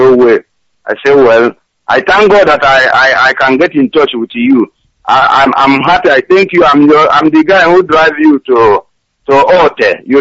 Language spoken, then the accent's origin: English; Amudo Nenwe, Enugu State, Nigeria; I come from Amudo Nenwe in Nenwe in Enugu State, Biafra Land.